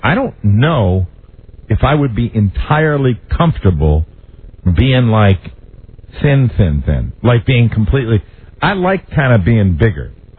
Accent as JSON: {"language": "English", "region": "New England", "country": "United States", "said": "I'm from New England. I never knew that stereotype existed."}